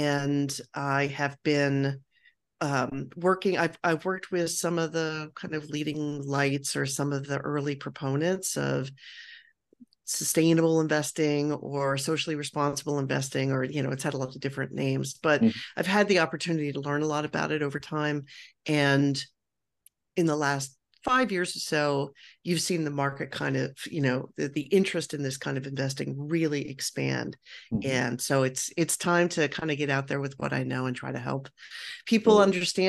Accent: Baltimore, Maryland, United States; So I grew up in Baltimore on the mean streets of Baltimore, and my family really did not have any money to speak of.

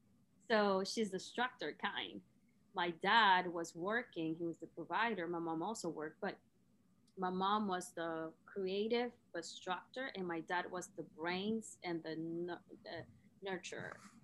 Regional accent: Nicaragua; when I was young, I grew up in Nicaragua, you know, middle class, middle low class.

